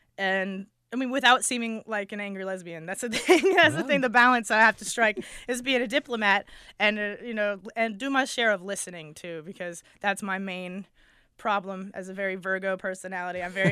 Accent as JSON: {"language": "English", "town": "Durham Region", "region": "Ontario", "country": "Canada", "tie": "born or raised there", "said": "I was born in Durham Regional. I'm local Durhamite"}